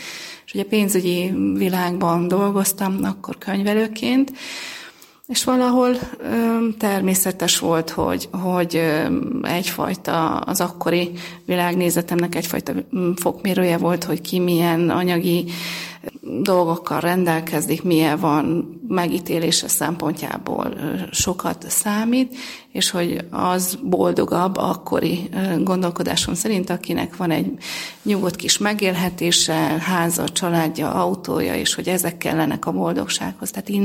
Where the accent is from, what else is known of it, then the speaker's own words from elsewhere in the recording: Kaposvár, Somogy, Hungary; én Somogy megyéből származom, Kaposváron születtem